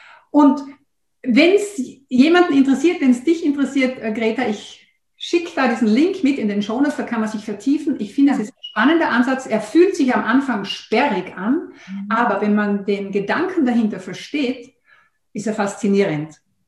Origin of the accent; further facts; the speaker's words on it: Austria; das Magazin Training bei uns in Österreich hat das als erstes aufgegriffen